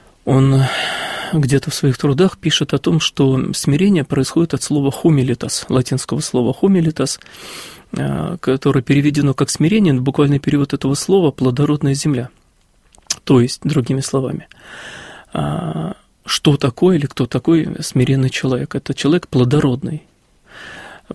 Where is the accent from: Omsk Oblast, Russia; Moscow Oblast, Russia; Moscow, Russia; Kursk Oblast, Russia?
Kursk Oblast, Russia; Я из Курской области родом.